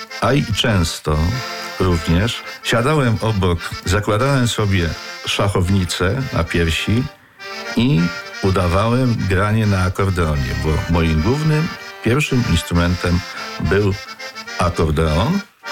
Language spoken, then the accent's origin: Polish; Sypów, Świętokrzyskie Voivodeship, Poland; Pochodzę z małej wioski Sypów w gminie Działoszyce. W czasie mojej młodości, mojego dzieciństwa, wszędzie królowała muzyka ludowa.